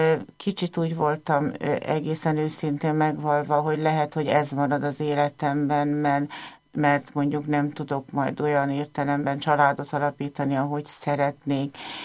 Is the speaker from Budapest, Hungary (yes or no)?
yes; Budapest, Hungary; Én Bekerlén nőttem föl, tehát Budapest 19. kerületének ebben a semmihez nem hasonlíthatóan gyönyörű kertvárosában. Gyerekként is itt nőttem föl, itt is maradtam, itt is szeretnék maradni életem végéig.